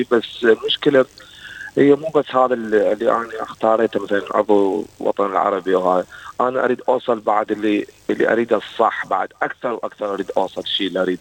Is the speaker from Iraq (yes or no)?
yes; Iraq; now in Australia; اللي عندنا بالعراق